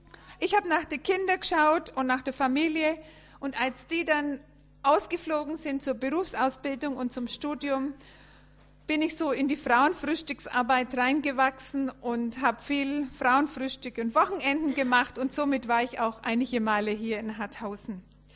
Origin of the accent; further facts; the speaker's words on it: Bavaria, Germany; accent: Franconian; also born or lived in Papua New Guinea; aus dem Frankenland, viele Jahre dort weg gewesen, aber jetzt wieder wohnhaft in Franken. Man hört unseren Dialekt auch immer noch